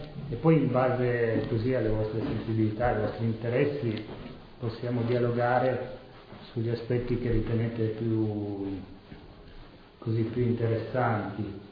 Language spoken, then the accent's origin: Italian; Turin, Piedmont, Italy; io sono un ragazzo di periferia, vengo dalla periferia di Torino, Mirafiori